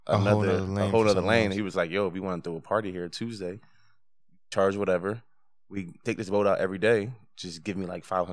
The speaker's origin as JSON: {"language": "English", "town": "Philadelphia", "region": "Pennsylvania", "country": "United States", "said": "because like I'm from Philadelphia, so I never seen … I never seen these artists, you know, here."}